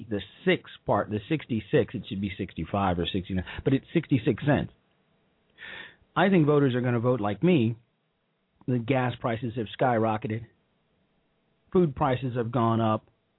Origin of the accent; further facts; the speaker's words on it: Chicago, Illinois, United States; He is from Chicago. He is a native of my hometown.